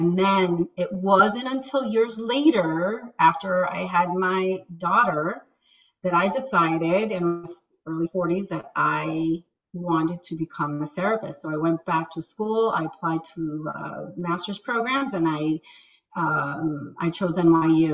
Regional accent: New York City, New York, United States; I was raised in New York, Queens, and I really, I feel like I was very privileged

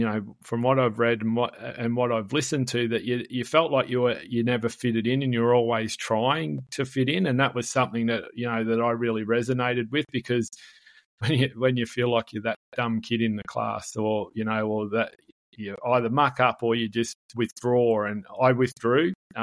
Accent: Melbourne, Victoria, Australia; I grew up in Melbourne, and before we moved to the country, so we never moved to the country till I was 15, and grew up in Melbourne at near outer suburbs around Ferntree Gully

